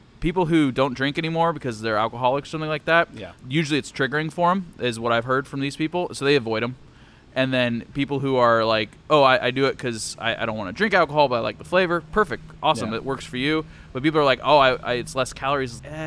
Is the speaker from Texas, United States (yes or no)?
no; San Diego, California, United States; It reminds me of some of the pizza that I grew up eating in San Diego